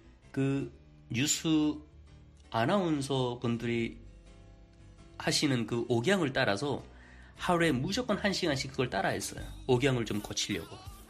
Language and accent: Korean; North Korea; now in South Korea; 대부분 북한에서 왔다는 것에 대해서 제 고객분들이 굉장히 흥미로워했어요.